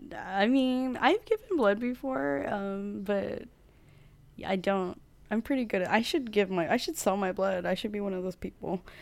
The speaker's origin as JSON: {"language": "English", "country": "United States", "said": "being American gives you so much privilege and that you can just be like, fuck off."}